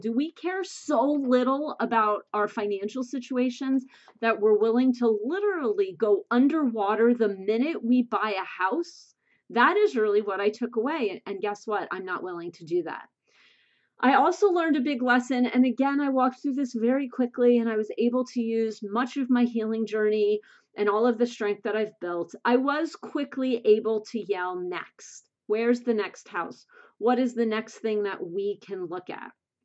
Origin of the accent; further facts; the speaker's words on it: New Jersey, United States; I'm from Jersey, and I am just, again, coming out of the box with gloves off.